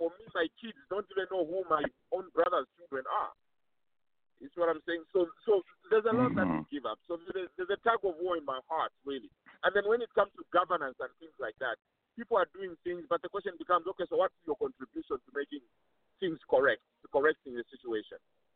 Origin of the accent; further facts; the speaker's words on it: United States; not just on me, because I'm from America, it might be different